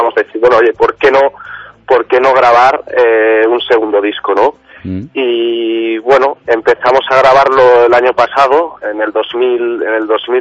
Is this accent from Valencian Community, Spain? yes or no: no; Burgos, Castile and León, Spain; now in Sant Cugat del Vallès, Spain; ha hecho una canción a Burgos, a mi tierra. No descarto a largo plazo hacer canciones también a Barcelona, porque llevo ya allí 4 años en San Cugat del Vallès. Estoy aprendiendo el catalán